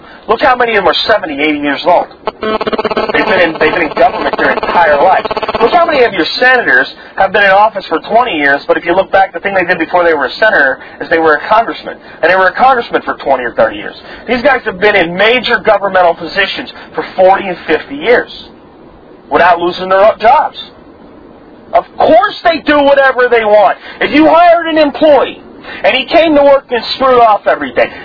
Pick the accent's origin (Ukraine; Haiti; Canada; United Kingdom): Ukraine; now in United States; But I'm not a Ukrainian hyphen American. I'm an American that happens to be from Ukraine.